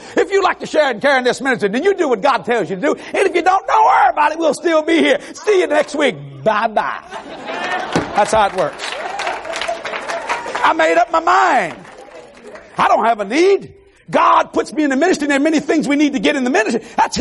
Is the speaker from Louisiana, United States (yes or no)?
yes; Louisiana, United States; You know, I'm from South Louisiana. Why I talk funny, I'm a Cajun boy.